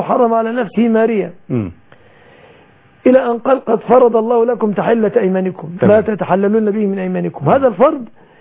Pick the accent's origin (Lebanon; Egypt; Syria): Egypt; بلادنا مصر